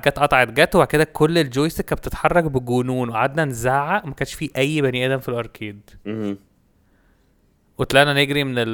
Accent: Egypt; لا احنا اتنين مصريين والثلاثه سودانيين.

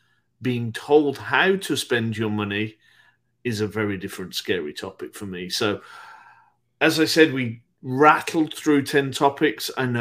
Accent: United Kingdom; I'm hopeful, is my home country, the UK, with the longest serving currency out there on the market, the pound.

